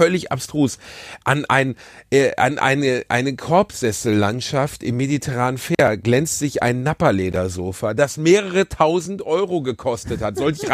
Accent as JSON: {"language": "German", "region": "North Rhine-Westphalia", "country": "Germany", "said": "Ich komme aus dem Ruhrgebiet"}